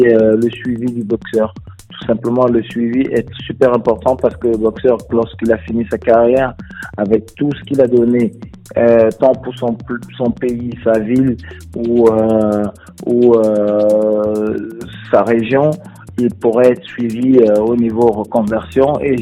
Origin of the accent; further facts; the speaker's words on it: France; Je suis français et je représente partout dans le monde